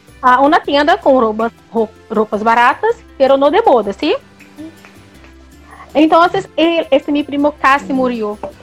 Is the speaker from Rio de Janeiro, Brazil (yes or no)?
yes; Campos dos Goytacazes, Rio de Janeiro, Brazil; Spanish is a second language; Yo soy de Campos y en este día yo estaba en casa de mi primo, estaba, pienso que unos 13, 14 años por ahí. Hoy yo tengo 44